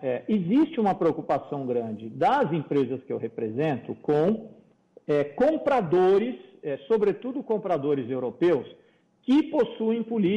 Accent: Brazil; Eu acho que é esse tipo de coisa que a gente tinha que pensar como brasileiro

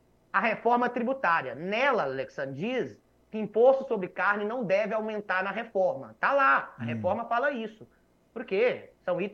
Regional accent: Bahia, Brazil; Eu fui criado pelo meu avô na Bahia, acompanhei meu avô.

